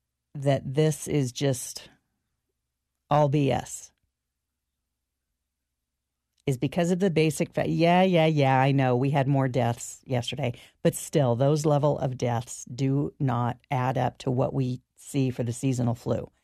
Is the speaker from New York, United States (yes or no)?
yes; New York City, New York, United States; born there; as I was born in New York and only recently moved from NYC a few years ago